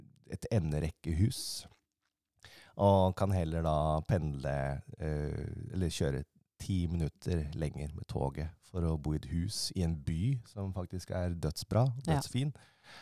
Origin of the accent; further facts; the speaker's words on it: Trysil, Innlandet, Norway; also born or lived in Oslo; jeg kommer jo opprinnelig fra Trysil.